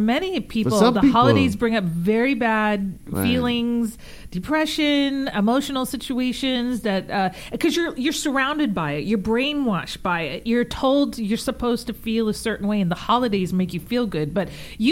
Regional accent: San Antonio, Texas, United States; born there; No, I was born in San Antonio, Texas, and then traveled across the United States with my family for several years.

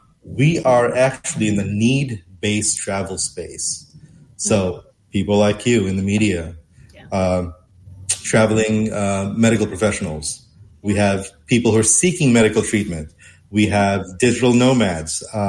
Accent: Los Angeles, California, United States; I, just like you, I'm an Angelino. I'm from Hollywood, Los Angeles.

